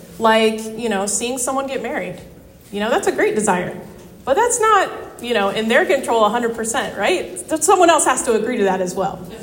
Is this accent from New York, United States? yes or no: no; Columbus, Ohio, United States; I am a church kid, born and raised in Columbus, Ohio.